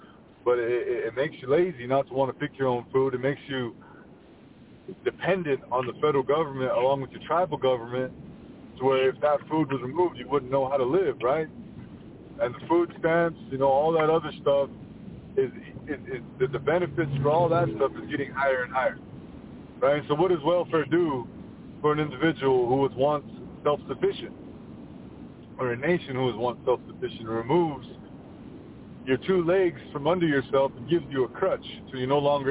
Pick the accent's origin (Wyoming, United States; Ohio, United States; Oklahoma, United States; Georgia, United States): Wyoming, United States; I'm Northern Rapo from Wind River.